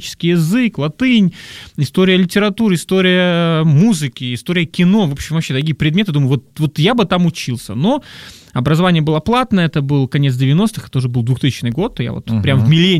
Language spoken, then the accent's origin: Russian; Lviv, Lviv Oblast, Ukraine; born there; Это все Западная Украина, напомню, я вот родился там, во Львове